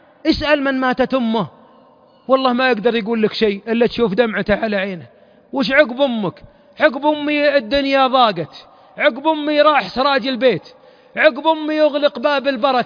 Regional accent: Najd, Saudi Arabia; عندنا في نجد مثل نعرفه جميعا

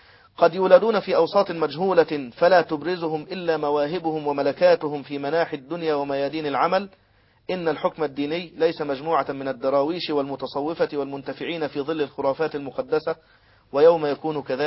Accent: Egypt; في بلدنا مصر

